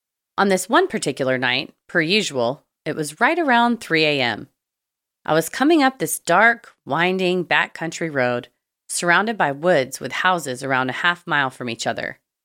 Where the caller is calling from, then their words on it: New York, United States; I'm writing from the Catskill region of New York. So many people here in New York and envision a city setting, but where I live is the land of Rip Van Winkle.